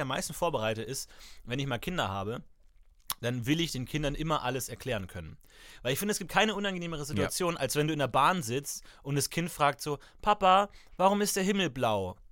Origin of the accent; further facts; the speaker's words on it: Munich, Bavaria, Germany; Ich komme aus Minga.